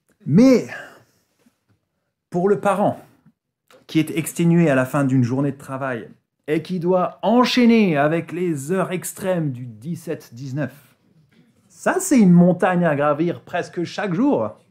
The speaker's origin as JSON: {"language": "French", "town": "Grenoble", "region": "Auvergne-Rhône-Alpes", "country": "France", "said": "Alors c'est vrai, je viens de Grenoble et on a quelques similarités avec la jolie ville d'Antibes."}